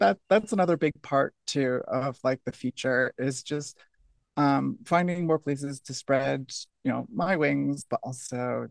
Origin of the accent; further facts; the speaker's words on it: New Hampshire, United States; I grew up in New Hampshire, so it was extremely sheltered and a very limited view of what was possible.